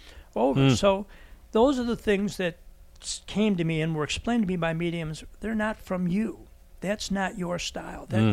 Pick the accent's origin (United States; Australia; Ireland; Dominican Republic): Ireland; But being Irish, you like to hold on to grudges.